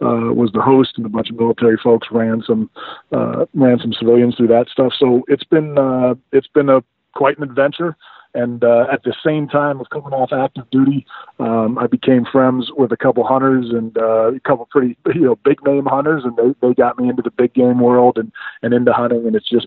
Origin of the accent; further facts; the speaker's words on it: California, United States; I grew up in Northern California.